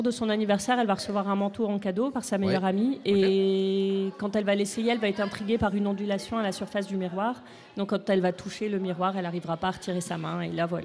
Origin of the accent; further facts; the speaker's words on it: northern France, France; comme je viens du nord de la France, c'était le petit clin d'œil à ma région.